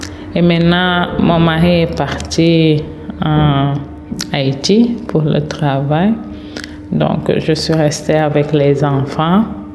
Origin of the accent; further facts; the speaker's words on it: Senegal; moved away as an adult; now in Brussels, Belgium; Je suis sénégalaise. Ça fait 3 ans et demi que je suis ici en Bruxelles. Le 6 septembre 2007 qu'on est là avec ma famille.